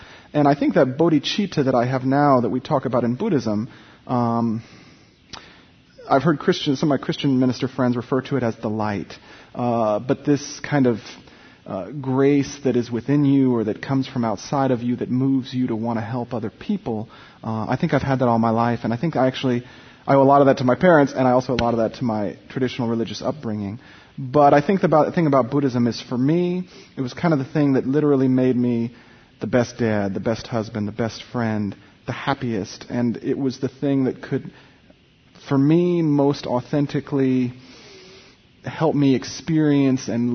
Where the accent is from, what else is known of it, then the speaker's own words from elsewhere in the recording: Virginia, United States; I grew up in Virginia, which we also think of as the South, and pretty much lived on military bases all my childhood years.